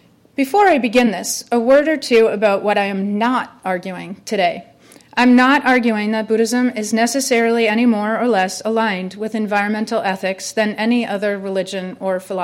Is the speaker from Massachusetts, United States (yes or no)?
yes; Boston, Massachusetts, United States; one, I'm a person, and two, I'm from Boston.